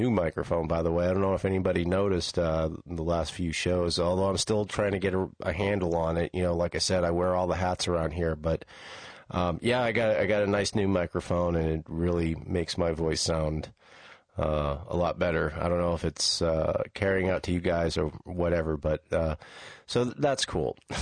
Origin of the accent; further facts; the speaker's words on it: New England, United States; I'm from New England and we tend to not pronounce our R's.